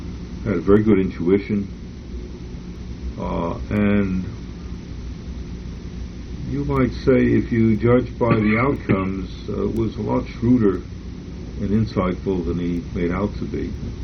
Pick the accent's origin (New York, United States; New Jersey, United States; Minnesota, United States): New York, United States; against the special disability of being a New Yorker, which I shared with Francis, and even more of being a Jewish New Yorker.